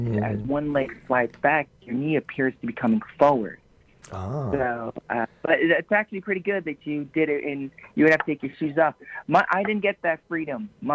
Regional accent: Woonsocket, Rhode Island, United States; now in Branson, United States; Well, I'm originally from Woonsocket, Rhode Island, but I currently live in Branson, Missouri.

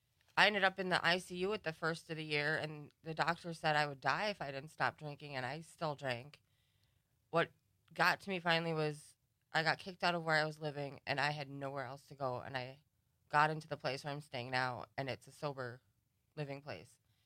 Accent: Green Bay, Wisconsin, United States; To me, it was like a rite of passage growing up in Green Bay. Everybody gets one.

